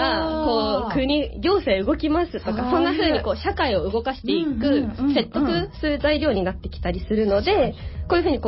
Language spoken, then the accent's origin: Japanese; Kawasaki, Kanagawa, Japan; 生っ粋の川崎育ちで、3歳くらいからもうずっと川崎で、小さい頃はあの川崎市民マラソンとか父と一緒に走ったりなんてしてました。